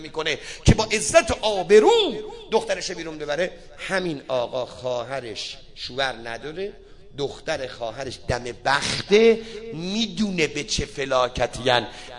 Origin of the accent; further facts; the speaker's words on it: Isfahan, Iran; من سراغ دارم تو اصفهان خودمون سراغ دارم، اینجا هم یقینا هست انشالله، من تو شهر خودمون سراغ دارم